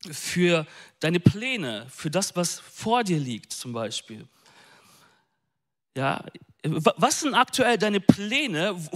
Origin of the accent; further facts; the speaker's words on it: North Rhine-Westphalia, Germany; Ich bin ein Ostwestfale, okay?